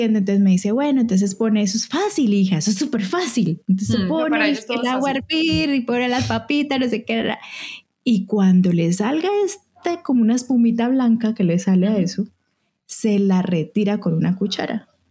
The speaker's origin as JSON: {"language": "Spanish", "town": "Bucaramanga", "region": "Santander", "country": "Colombia", "said": "estuve donde mi mamá, en Bucaramanga, en mi tierra."}